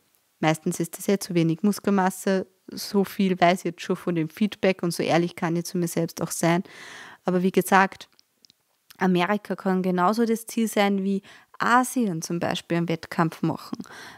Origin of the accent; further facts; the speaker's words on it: Austria; ich als Österreicherin darf zur Amateurweltmeisterschaft